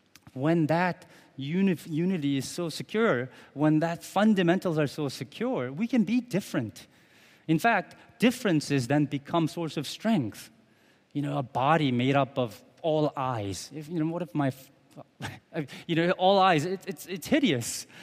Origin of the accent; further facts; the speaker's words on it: South Korea; And so many times as I was growing up in Korea, my parents told me, "